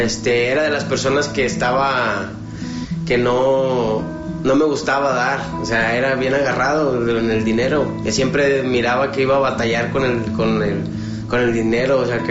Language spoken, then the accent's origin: Spanish; Tamaulipas, Mexico; now in León, Mexico; Yo no soy de aquí, yo no soy de León, yo soy de Tamaulipas.